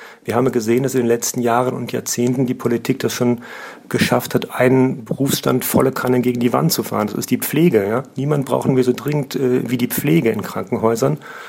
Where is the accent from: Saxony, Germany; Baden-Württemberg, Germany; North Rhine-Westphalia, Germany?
North Rhine-Westphalia, Germany; Bonn; Wir als Bonner haben es ja echt noch gut mit 3 Kliniken und noch einer ganz guten Arztdichte.